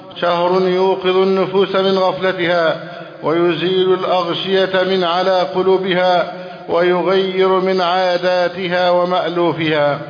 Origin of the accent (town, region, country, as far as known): Egypt